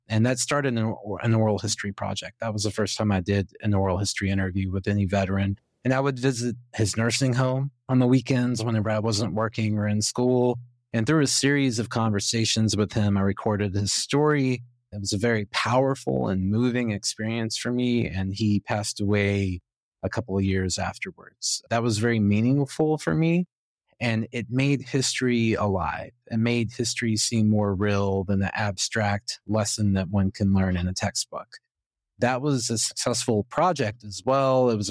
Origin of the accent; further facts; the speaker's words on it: Arkansas, United States; I was born and raised in Southeast Arkansas, where seemingly nothing ever happens.